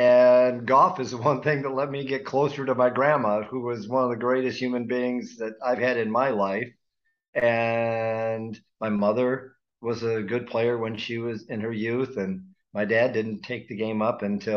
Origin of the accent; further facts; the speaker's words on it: Jackson, Michigan, United States; in my hometown of Jackson, Michigan, we had two tour players, Dave and Mike Hill, who I just idolized.